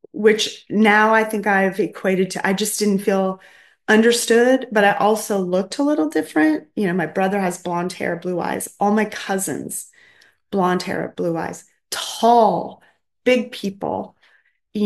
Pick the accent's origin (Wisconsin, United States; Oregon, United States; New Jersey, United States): Oregon, United States; Willamina; also born or lived in McMinnville; Okay, so I was born right here in McMinnville. If you're familiar with McMinnville, I was born at Walgreens, which used to be the hospital. My family moved to Willamina when I was, I think, about 3 years old. And so I spent my whole life there.